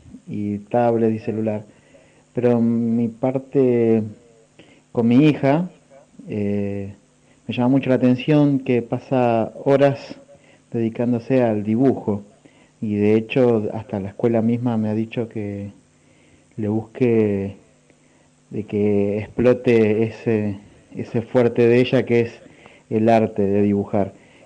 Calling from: San Bernardo, Santiago Metropolitan, Chile; de San Bernardo.

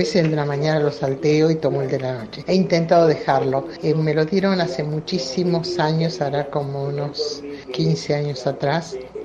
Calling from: Azul, Buenos Aires Province, Argentina

